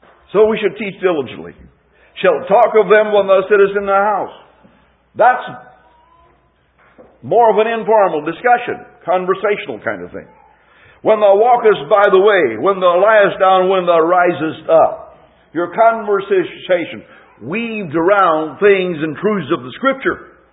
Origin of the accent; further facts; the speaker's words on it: United States; when we as an American people who have been so privileged by what we financially are able to have